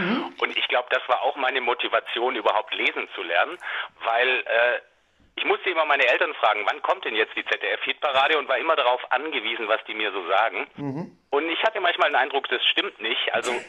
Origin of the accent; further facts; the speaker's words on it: Rottweil, Baden-Württemberg, Germany; Also Rottweil ist meine Heimatstadt